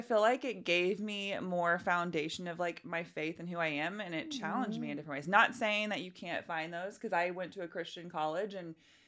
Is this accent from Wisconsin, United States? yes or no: no; Indianapolis, Indiana, United States; I was born and raised in Indy. Grew up on the south side, actually. So I'm like an hour south of where I am now. Just your normal, typical childhood. My mom grew up in the area. Grandma grew up in the area. Very Midwest.